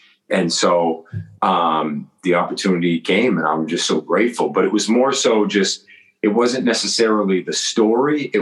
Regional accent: Portland, Maine, United States; gosh, it'd be a cool thing to do it in my hometown, just in a complete like dream world. Right. Yes. And there's something about Portland

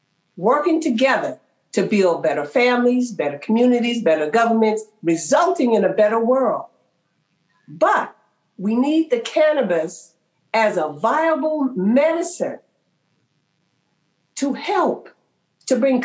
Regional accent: Oakland, California, United States; I bet they think I'm black. I'm from Oakland. They're going to think I'm peddling drugs.

